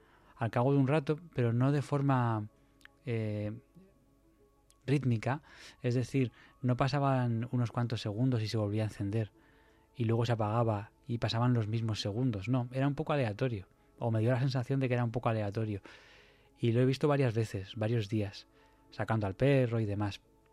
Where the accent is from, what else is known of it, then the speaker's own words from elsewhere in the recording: Madrid, Community of Madrid, Spain; en todo mi tiempo, que es desde que nací, que llevo en Madrid